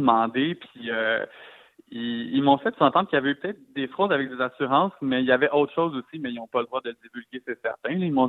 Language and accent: French; Cowansville, Quebec, Canada; Puis moi, je viens de Cowansville, donc c'est au moins à 3 heures de chez moi.